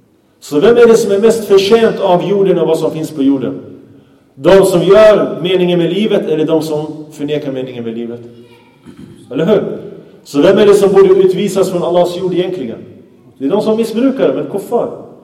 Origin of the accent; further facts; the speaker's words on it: Sweden; born there; jag är också svensk. Jag är också född i Sverige.